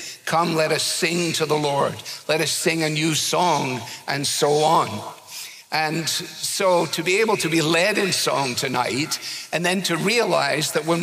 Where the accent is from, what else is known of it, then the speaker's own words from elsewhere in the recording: Scotland, United Kingdom; as a Scotsman, I don't like to waste electricity or anything